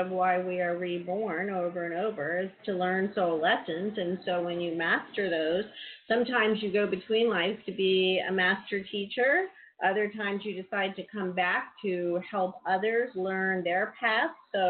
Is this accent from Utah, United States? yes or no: no; Virginia Beach, Virginia, United States; So, I was raised in Virginia Beach, Virginia, right around the corner from the Edgar Cayce Institute.